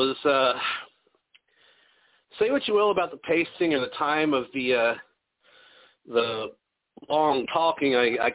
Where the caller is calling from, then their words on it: Beardstown, Illinois, United States; I'm calling from Beardstown. We're about 45 miles west of the state capital of Springfield.